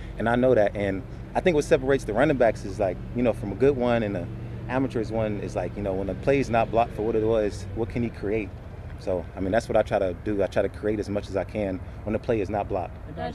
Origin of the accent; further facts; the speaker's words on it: Alabama, United States; now in Pittsburgh, United States; I came from Alabama. We have big fan base, but, here in Pittsburgh, it's kind of, they're kind of a little bit more crazier than the Bama ones